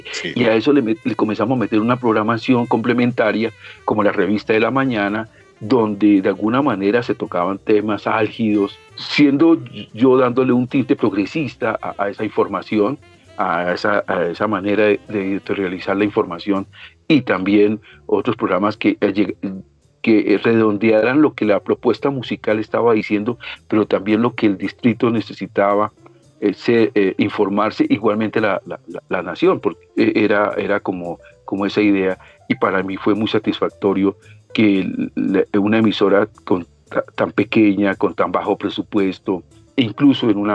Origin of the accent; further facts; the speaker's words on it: Nariño, Colombia; also born or lived in Bogotá / Cauca; Soy bogotano, pero mi procedencia y parte de mi crianza está en el departamento de Nariño, y también me ubico en el norte del departamento del Cauca y en ciudades cercanas a Cali, porque mi papá y mi mamá eran educadores en ese entonces de los 60.